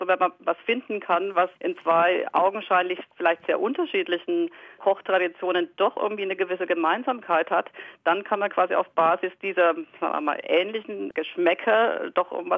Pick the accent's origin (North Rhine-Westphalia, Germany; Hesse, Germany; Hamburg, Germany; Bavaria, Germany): Bavaria, Germany; now in Netherlands; Ich komme ursprünglich aus Franken, ich habe natürlich fränkische Wurzeln